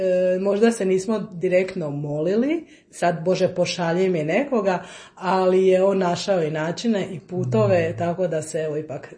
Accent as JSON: {"language": "Croatian", "town": "Županja", "region": "Vukovar-Srijem County", "country": "Croatia", "said": "Ja sam iz Županje i taman nisam baš bila nekakav tinejdžer, nego 25-6 godina."}